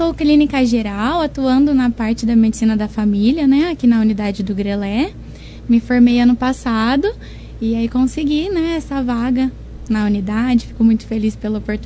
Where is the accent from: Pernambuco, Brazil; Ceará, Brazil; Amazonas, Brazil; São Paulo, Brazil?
São Paulo, Brazil; Monte Alto; Eu sou de Monte Alto.